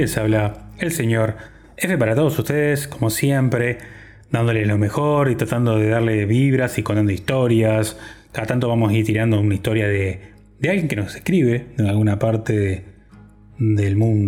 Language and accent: Spanish; Uruguay; algunas cositas que me molestan como todo uruguayo